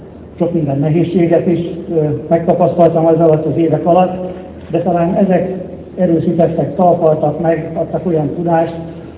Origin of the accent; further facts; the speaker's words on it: Csákvár, Fejér, Hungary; 50 éve élek Csákváron, és ha megkérdeznék, hogy miért ott, azt válaszolnám, mert oda születtem.